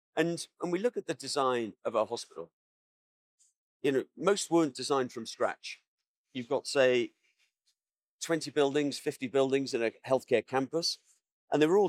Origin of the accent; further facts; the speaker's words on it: England, United Kingdom; So if we take the NHS, I'm from England, see if I get this statistic right.